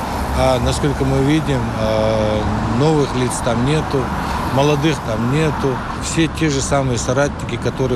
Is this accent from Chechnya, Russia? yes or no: yes; Chechnya, Russia; Вот я сам чеченец, чеченская пословица есть.